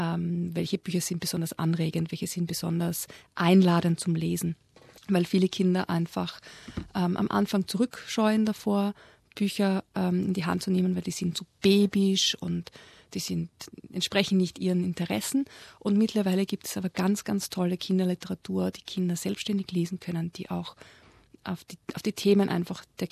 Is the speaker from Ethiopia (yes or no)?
no; Austria; now in Melbourne, Australia; das hast du ja schon mich eigentlich vorgestellt. Ich bin Österreicherin, lebe seit 6 Jahren hier in Melbourne, habe 2 Kinder